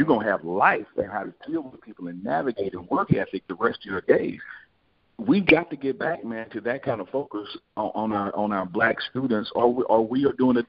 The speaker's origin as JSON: {"language": "English", "town": "Jackson", "region": "Mississippi", "country": "United States", "tie": "born or raised there", "said": "I will say this as a JSU guy, you know, Chuck and I are born and raised in Jackson and been around and exposed to blue."}